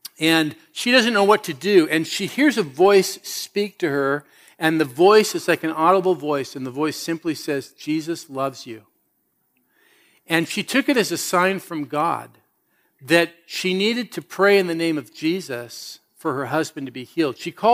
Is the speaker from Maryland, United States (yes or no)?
no; California, United States; You know, I grew up in California, so Southern California, if the sun is shining, you go, that's a given.